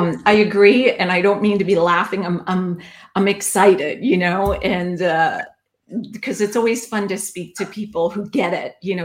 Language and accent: English; New York, United States; I'm a New Yorker, so I like things fast